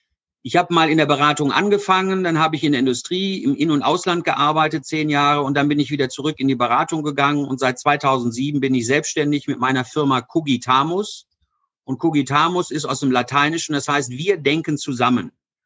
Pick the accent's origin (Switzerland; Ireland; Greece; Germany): Germany; Solingen, North Rhine-Westphalia; born there; now in Ober-Mörlen, Germany; ich bin 60 Jahre alt, verheiratet, 3 Kinder, das sind so die Standardangaben. Bin geboren in Solingen, wohne jetzt in Obermörlen.